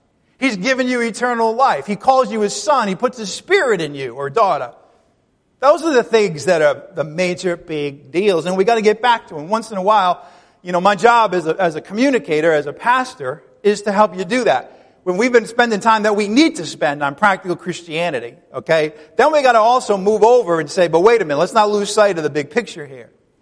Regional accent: Ireland; I'm Irish. I tend to get depressed, and I have OCD.

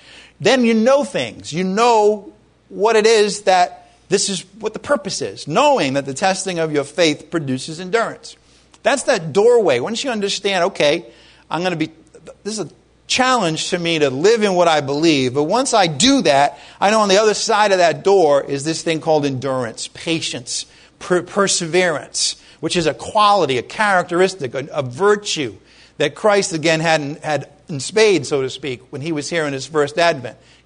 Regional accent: Ireland; I'm Irish. What can I tell you?

